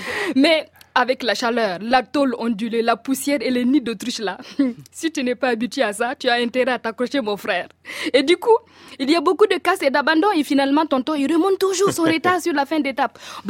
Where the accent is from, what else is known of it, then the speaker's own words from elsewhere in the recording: Fada Ngourma, Est, Burkina Faso; À Fada Ngourma, ma ville natale, on faisait la fête quand les cyclistes du Tour du Faso arrivaient.